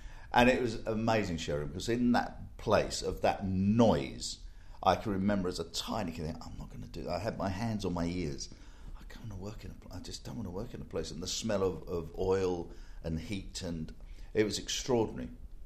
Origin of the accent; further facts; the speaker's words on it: Willesden, London, United Kingdom; born there; I was born in Willesden, in North London, sort of Shepherd's Bush and that kind of area.